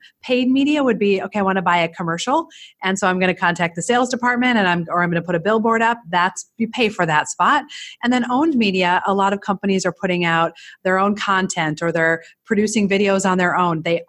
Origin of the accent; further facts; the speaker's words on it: Hutchinson, Minnesota, United States; I'm a Minnesota girl. I was born and raised in Hutchinson and knew that I wanted to go into television news.